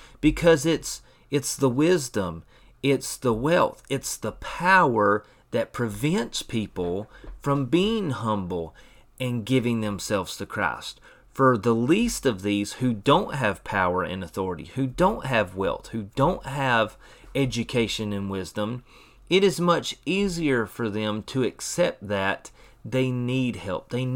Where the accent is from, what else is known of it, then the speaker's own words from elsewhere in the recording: United States; And so as an American this morning, if you're listening to this, you know, don't fall into the trap of assuming that you are the least of these.